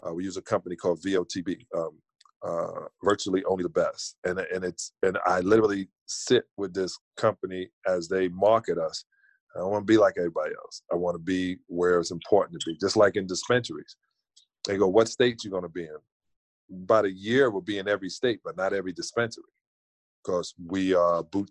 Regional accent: Brooklyn, New York, United States; Bernard King, because I'm from Brooklyn.

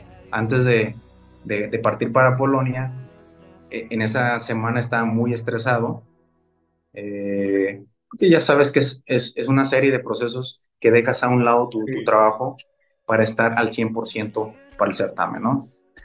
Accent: Lázaro Cárdenas, Michoacán, Mexico; born there; mi acta de nacimiento dice de Uruapan, o sea, pero yo en realidad nací en Lázaro Cárdenas, Michoacán.

